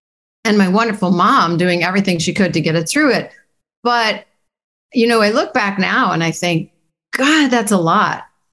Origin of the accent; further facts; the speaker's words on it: Chicago, Illinois, United States; I was growing up in Chicago, one of five kids, not in a happy childhood.